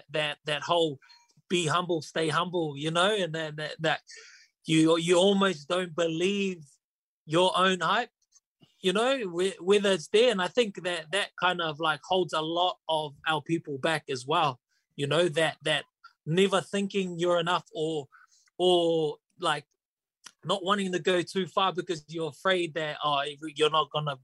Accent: Auckland, New Zealand; growing up in Auckland, you kind of had to fight, right?

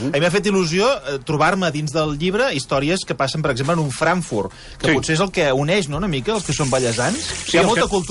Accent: Sabadell, Catalonia, Spain; M'agradaria subratllar com a sabadellenc

